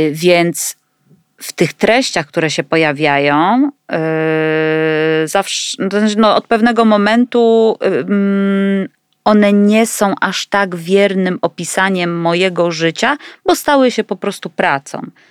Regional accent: Gniezno, Greater Poland Voivodeship, Poland; Ja jestem z Gniezna, urodziłam się w Gnieźnie.

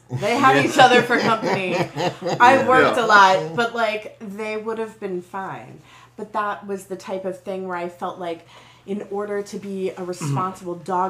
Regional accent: Midwest, United States; you know, I grew up here in the Midwest.

